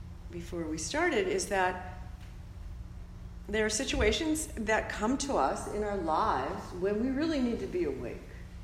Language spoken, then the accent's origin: English; East Coast, United States; also born or lived in New York City; I grew up on the East Coast. I've lived in New York City a really long time. I was just there. If I could identify myself with a part of the country, it would be New York. I identify as a New Yorker still.